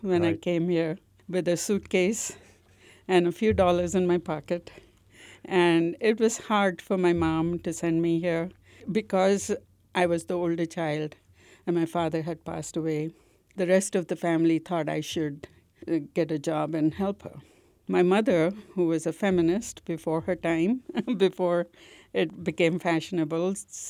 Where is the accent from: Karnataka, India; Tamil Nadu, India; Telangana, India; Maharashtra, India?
Maharashtra, India; Pune; Well, I grew up in India, in Pune